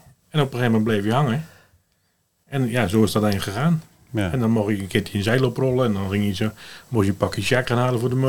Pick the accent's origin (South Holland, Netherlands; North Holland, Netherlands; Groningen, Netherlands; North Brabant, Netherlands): South Holland, Netherlands; Nieuwe-Tonge; en ik kom uit Nieuwetongen.